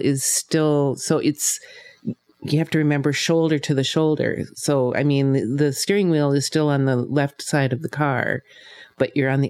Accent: Minnesota, United States; I take it for granted because I grew up in Minnesota

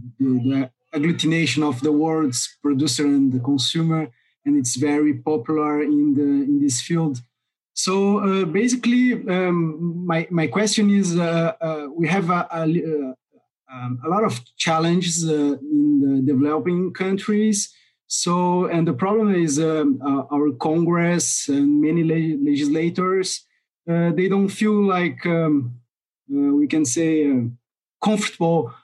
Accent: Brazil; I'm from Brazil

